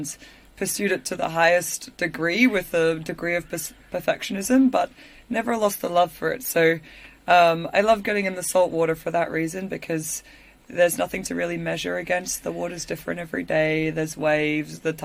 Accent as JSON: {"language": "English", "country": "Malawi", "tie": "born there", "said": "I was born in Malawi in Africa."}